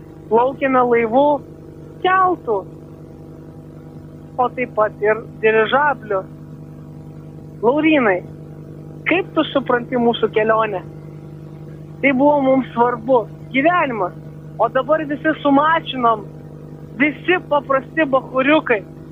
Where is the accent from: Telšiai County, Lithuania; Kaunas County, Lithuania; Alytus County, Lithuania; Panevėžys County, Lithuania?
Alytus County, Lithuania; Simnas; aš esu iš Simno. Ir šiuo metu pas mus Simne yra šventė.